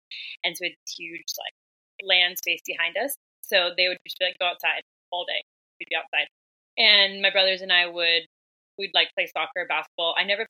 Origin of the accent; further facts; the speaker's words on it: San Diego, California, United States; I grew up watching people in San Diego, like Joel Tudor